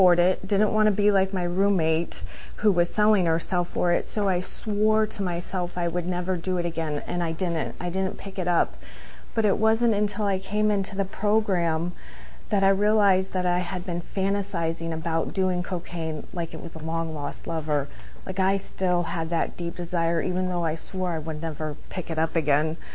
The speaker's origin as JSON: {"language": "English", "town": "Buffalo", "region": "New York", "country": "United States", "tie": "born there", "said": "I was born in Buffalo, New York, but I moved around a lot because I was a Navy brat."}